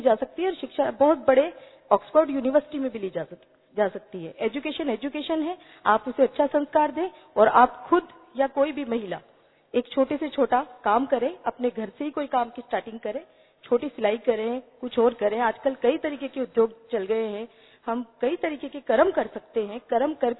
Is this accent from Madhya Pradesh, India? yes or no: no; Rajasthan, India; मैं राजस्थान से हूं, मेरे यहां बेटे का होना किसी समय तक एक अभिशाप माना जाता था